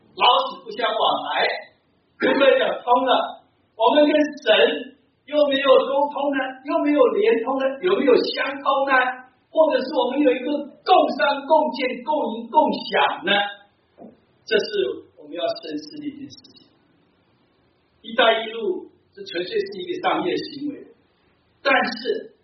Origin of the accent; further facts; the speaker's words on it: China; 我们中国人叫做 Silk Road